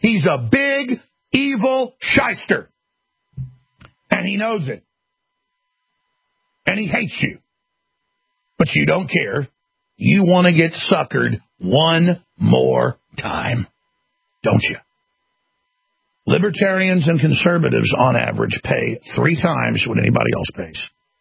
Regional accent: Dallas, Texas, United States; Best thing that ever happened to me was growing up in Dallas and having quite a few rough scrapes.

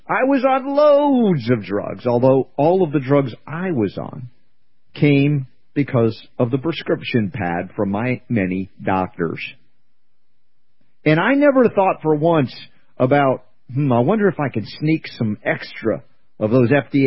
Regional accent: the South, United States; I grew up in the South and we drank beer before.

